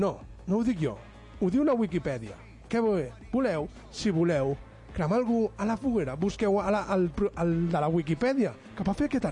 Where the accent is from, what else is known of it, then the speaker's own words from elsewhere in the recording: Catalonia, Spain; nosaltres, com a catalans i espanyols, o com a espanyols, directament